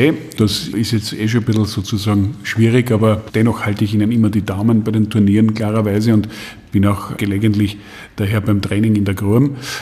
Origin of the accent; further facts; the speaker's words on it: Graz, Styria, Austria; Ich bin Grazer.